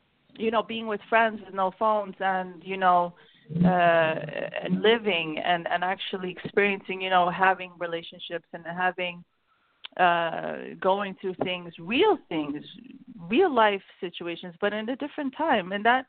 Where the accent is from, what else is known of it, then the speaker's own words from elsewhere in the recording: New York, United States; And growing up in New York, you know, I was around all different cultures and music, and everything was thrown at me.